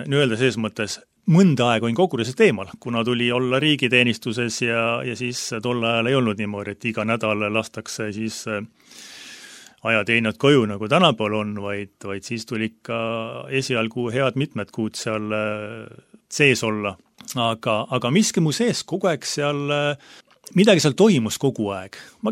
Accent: Ridala, Lääne County, Estonia; lasi meid ristida kohalikus Luteri kirikus, Ridalast olen pärit Läänemaalt.

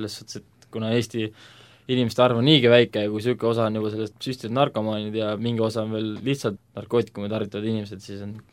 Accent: Rakvere, Lääne-Viru County, Estonia; now in Tartu, Estonia; olen 22 aastanes, elan hetkel Tartus, pärit olen ma Rakvarest

